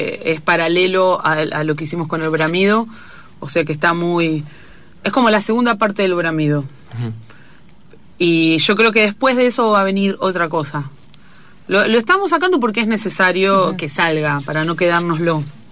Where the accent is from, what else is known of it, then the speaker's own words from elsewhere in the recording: Mar del Plata, Buenos Aires Province, Argentina; yo soy de Mar del Plata